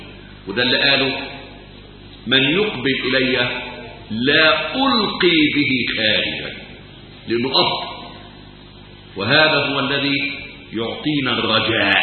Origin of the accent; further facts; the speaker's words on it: Egypt; زي ما احنا كمصريين اتفتح امامنا الطريق